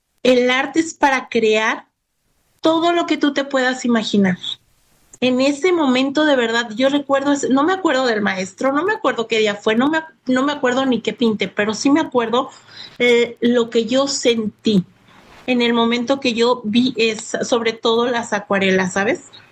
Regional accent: Valle de Santiago, Guanajuato, Mexico; also born or lived in Mexico City; nací en la Ciudad de México. Me llevan a los 2 años a vivir a Guanajuato, un pueblo que se llama Valle de Santiago.

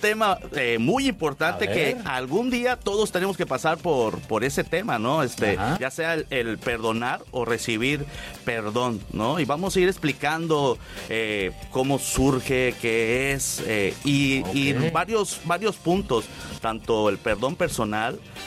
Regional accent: Tabasco, Mexico; also born or lived in Toluca; now in Los Cabos, Mexico; Soy tabasqueño, viví mucho tiempo también en la ciudad de Toluca, pero soy chollero ya adoptado. Llevo 18 años aproximadamente aquí en Los Cabos

